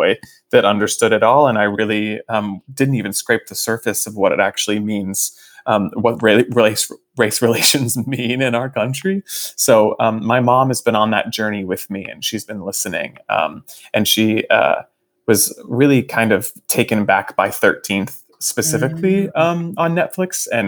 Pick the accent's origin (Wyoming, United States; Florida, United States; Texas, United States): Texas, United States; Fort Worth; my hometown of Fort Worth actually turned blue in this election